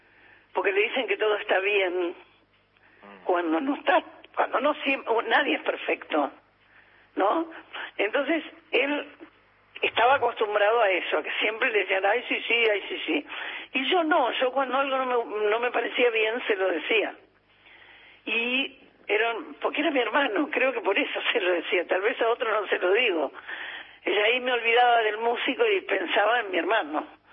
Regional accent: Buenos Aires, Argentina; also born or lived in Santiago del Estero; Mi papá era santiagueño, y nosotros nos criamos mitad en Santiago, mitad en Buenos Aires, nacimos todos acá

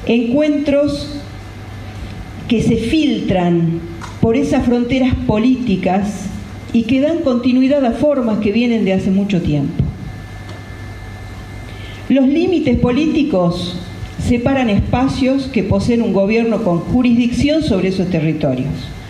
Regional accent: Jujuy, Argentina; born there; Donde yo nací, en la provincia de Jujuy, hace años se libraron las batallas por la independencia.

